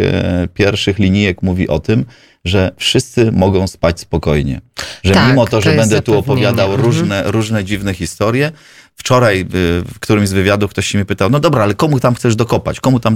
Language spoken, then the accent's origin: Polish; Warsaw, Masovian Voivodeship, Poland; Ja wychowywałem się w Warszawie.